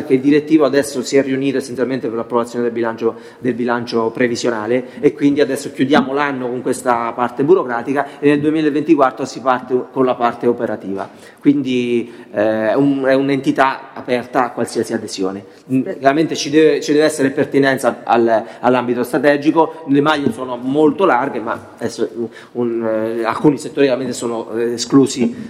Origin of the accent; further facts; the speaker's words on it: Trevi, Umbria, Italy; ne dico una per mille, sono di Trevi